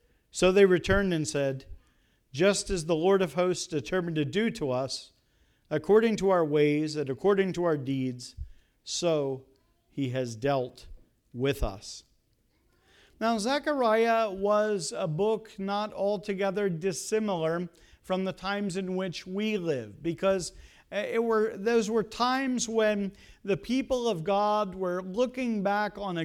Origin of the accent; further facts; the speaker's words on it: Pennsylvania, United States; As you've heard, I'm from Pennsylvania. Where I'm actually from in Pennsylvania, most Pennsylvanians haven't heard of, so I won't bother you with that. It's kind of near Reading.